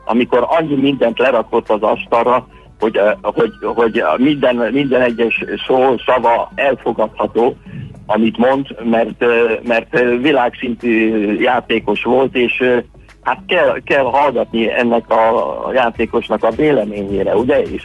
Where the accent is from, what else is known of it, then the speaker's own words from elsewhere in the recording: Hungary; born there; moved away; hát Magyarországon születtem, de hát most itt élünk, így alakult a sors